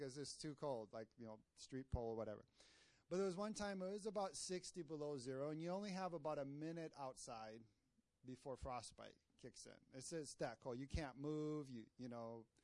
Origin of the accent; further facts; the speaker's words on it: Minnesota, United States; now in Texas, United States; You know, I grew up in Minnesota, land of the frozen chosen.